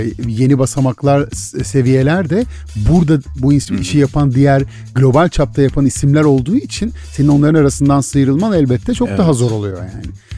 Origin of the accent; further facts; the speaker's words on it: Izmir, İzmir, Turkey; now in Istanbul, Turkey; Ya şöyle ben İzmirliyim ve insanlar bana yani benim İstanbul'da yaşadığımı işte ve hayatta kalmaya çalıştığımızı hepimiz burada biliyorsun.